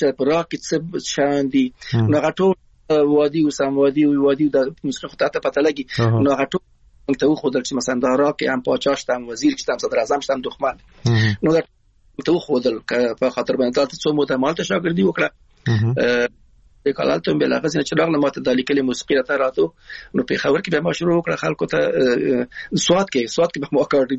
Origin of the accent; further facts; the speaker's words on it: Afghanistan; moved away; also born or lived in Iran; موږ د افغانستان راغلی یو نو ایران راغلی مو